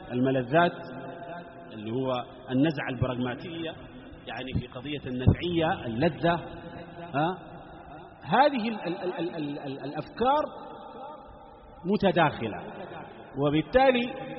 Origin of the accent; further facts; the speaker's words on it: Sudan; رغم وجود من يريد إحياءه عندنا في السودان هنا